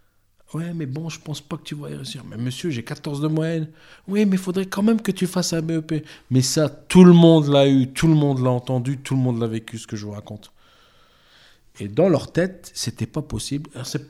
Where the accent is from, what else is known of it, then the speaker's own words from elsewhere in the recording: Hauts-de-France, France; Je veux dire, je retourne en Algérie après 20 ans d'absence pour des raisons personnelles. Mais je mange français, je rêve français, je suis français, je m'habille français. Mon disque dur est français. Je suis un Européen convaincu.